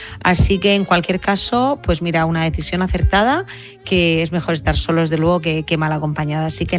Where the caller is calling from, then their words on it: Murcia, Region of Murcia, Spain; de Murcia.